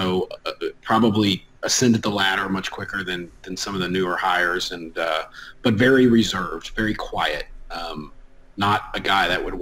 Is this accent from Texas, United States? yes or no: yes; Humble, Texas, United States; also born or lived in Waco; Originally, I was born in Midland, Texas, but grew up about 20, 30 miles north of Houston in Humble.